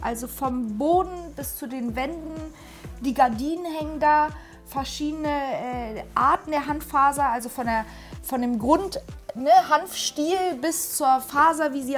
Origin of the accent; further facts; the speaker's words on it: Berlin, Germany; wir kommen aus Berlin, in Berlin gibt es ein Hanfmuseum